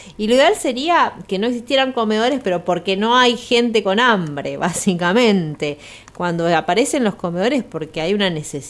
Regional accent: Maipú, Mendoza, Argentina; De Maipú, de Mendoza, somos todos mendocinos y después somos todos argentinos

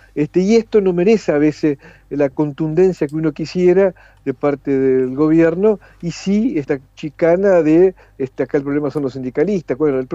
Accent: Colón, Entre Ríos, Argentina; Yo soy de Colón, por eso hablo de lo que conozco más cercano.

